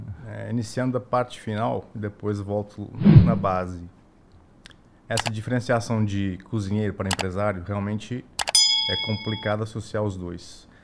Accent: Caldas de Vizela, Braga, Portugal; now in Brazil; Eu nasci em Caldas de Vizela, tenho muito orgulho de falar, minha terra, cidade natal. Fica perto de Braga, perto de Guimarães, 30 quilômetros do Porto, é a região norte de Portugal.

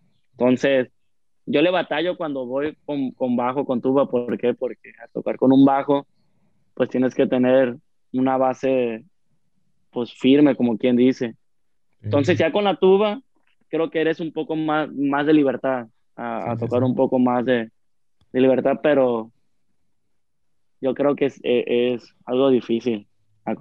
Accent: Culiacán, Sinaloa, Mexico; como yo soy de Culiacán aquí, pues el norteño es la mata de los corridos, ¿no?

